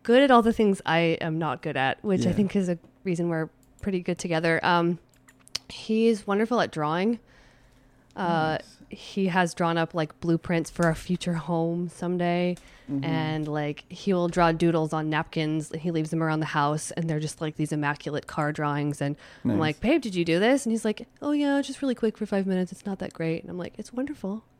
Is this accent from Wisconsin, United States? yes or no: no; Idaho, United States; moved away as an adult; now in Portland, United States; I lived in a few places, but I'm originally from Idaho.